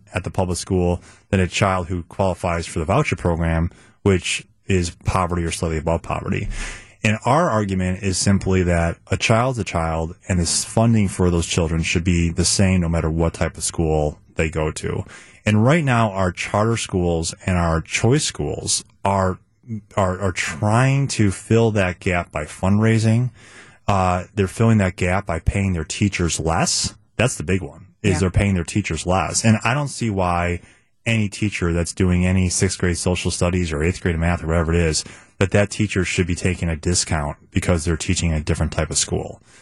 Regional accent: Chicago, Illinois, United States; now in Milwaukee, United States; and I grew up in Chicago, by the way. My first 20 years of my life were in Chicago. I've now been in Wisconsin for 24 years. So I'm Wisconsin through and through, Milwaukee through and through.

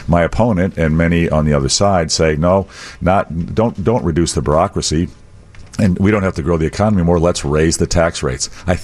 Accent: Chicago, Illinois, United States; born there; I come from a farm family, but I was born in Chicago. I love the city of Chicago. I lived on the north side when I was young

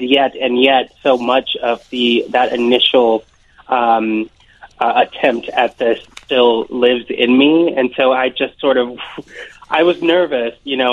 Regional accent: Chicago, Illinois, United States; I grew up here as well. I'm born and raised in Chicago

